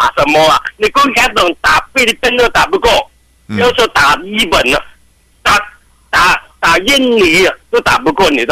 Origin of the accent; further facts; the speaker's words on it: Guangdong, China; 他都我们广东人说啊，他都可以干的